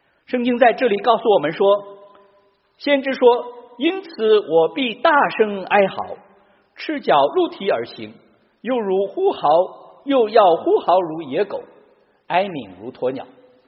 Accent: Henan, China; 比如在中国的农村，我的老家河南有着比较典型的丧葬的方式和习俗

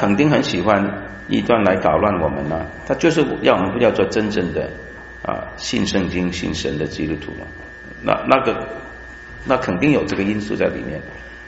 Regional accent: China; 但是呢巴特我们中国人中间也有一些是不合乎圣经的离经的教导，这样讲比较稳妥一点。

